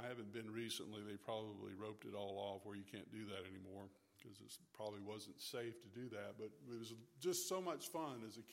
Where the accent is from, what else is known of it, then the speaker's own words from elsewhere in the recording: Fort Morgan, Alabama, United States; I grew up near Fort Morgan, Alabama, which is near Gulf Shores.